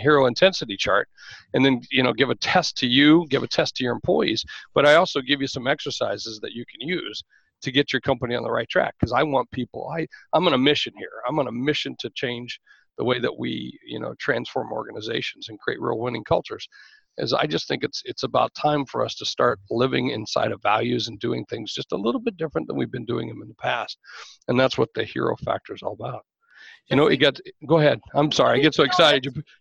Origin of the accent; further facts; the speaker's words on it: Sioux Falls, South Dakota, United States; You know, I'm originally from Sioux Falls. And when I was in Sioux Falls growing up as a young man in business